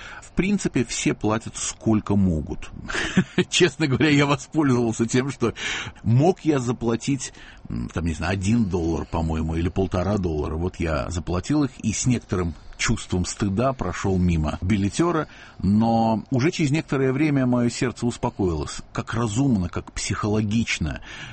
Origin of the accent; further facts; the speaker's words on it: Russia; Один я, сукин сын из России, расщедрился только на $1.50.